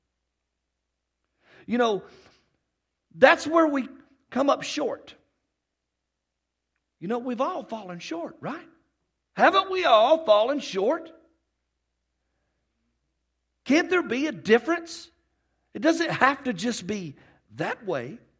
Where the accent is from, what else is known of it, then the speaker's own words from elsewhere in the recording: United States; And I'm from Paulding County.